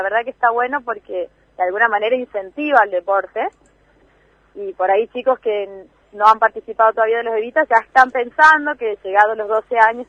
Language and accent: Spanish; Tucumán, Argentina; Yo soy del norte, soy tucumana.